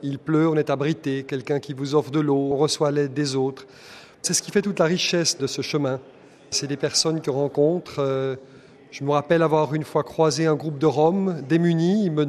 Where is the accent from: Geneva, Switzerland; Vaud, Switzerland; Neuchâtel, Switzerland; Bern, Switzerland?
Geneva, Switzerland; Le droit humanitaire, ça a été inventé en Europe, et singulièrement dans ma ville natale, Genève.